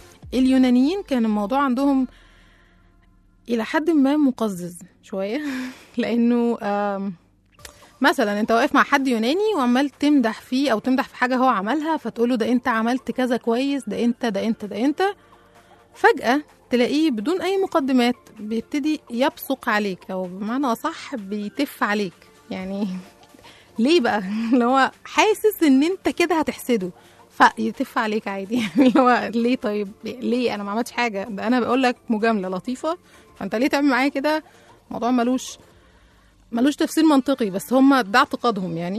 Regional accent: Egypt; المهم ان احنا عندنا كمصريين كان اللون الازرق ده رمز كده للملوك

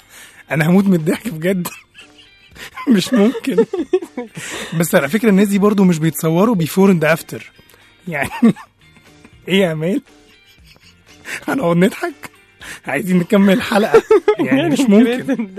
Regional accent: Cairo, Cairo Governorate, Egypt; وأنا من القاهرة بقى.

